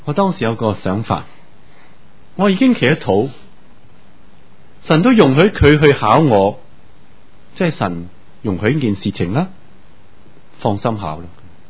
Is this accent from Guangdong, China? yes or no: yes; Guangdong, China; 我们广东人经常都说卸膊卸膊卸膊不好的，